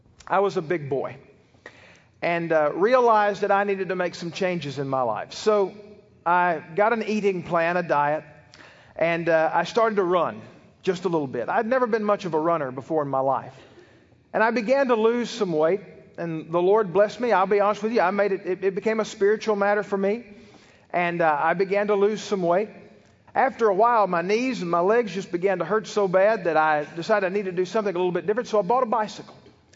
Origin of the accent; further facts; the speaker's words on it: Tennessee, United States; I grew up in West Tennessee, and when I was a college student